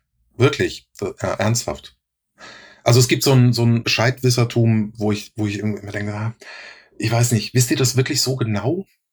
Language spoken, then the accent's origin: German; Rhineland-Palatinate, Germany; accent: Palatinate German; wofür ich mich wirklich geschämt habe früher, war mein Dialekt, war mein pfälzischer Dialekt.